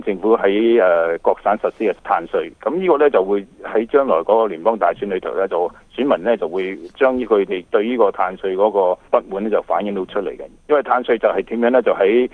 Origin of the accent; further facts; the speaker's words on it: Canada; 其實我哋身為加拿大人咧，覺得無可奈何